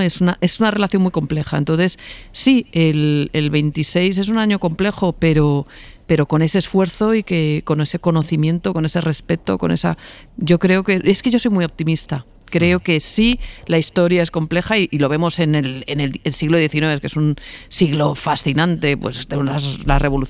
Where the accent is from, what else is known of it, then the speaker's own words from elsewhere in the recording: Spain; Yo creo que en España tenemos que trabajar más lo fabulosos que somos los españoles.